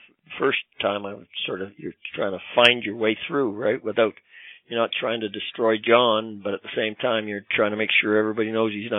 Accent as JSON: {"language": "English", "country": "Canada", "said": "That's kind of being a Canadian, I guess."}